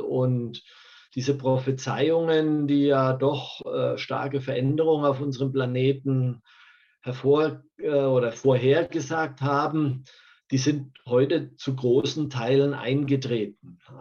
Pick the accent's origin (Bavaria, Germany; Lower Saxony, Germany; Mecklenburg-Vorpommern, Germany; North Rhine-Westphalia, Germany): Bavaria, Germany; Ich komme hier aus dem Chiemgau in Südbayern